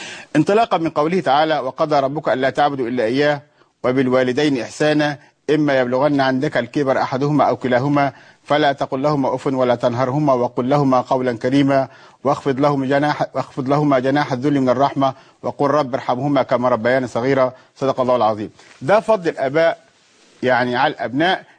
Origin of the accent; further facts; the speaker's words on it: Upper Egypt, Egypt; عندنا في الصعيد برضو ما زالت هذه مشكلة موجودة. أنا بقول من الصعيد عشان أنا من الصعيد ولامس المشكلة دي.